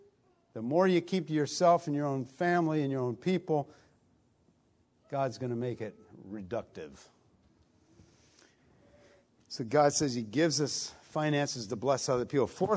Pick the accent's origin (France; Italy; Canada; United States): Italy; I grew up in Italy, This is very common throughout Italy, the vineyards of Italy.